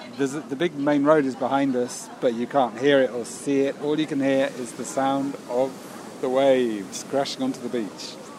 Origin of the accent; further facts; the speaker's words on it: Oxford, South East England, United Kingdom; now in Spain; I come from Oxford, but what I tell people now is estoy muy españolizado. I'm very Spanishified.